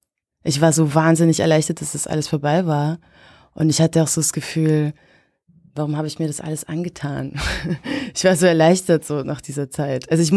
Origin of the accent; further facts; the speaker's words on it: Bad Schallerbach, Upper Austria, Austria; weil ich da raus konnte aus Bad Schallerbach, aus dem Ort, wo ich herkomme.